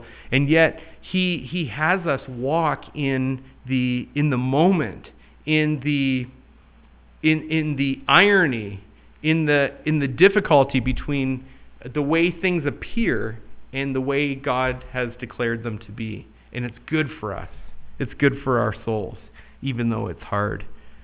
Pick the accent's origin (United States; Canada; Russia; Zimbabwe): Canada; this friend that I had growing up in Canada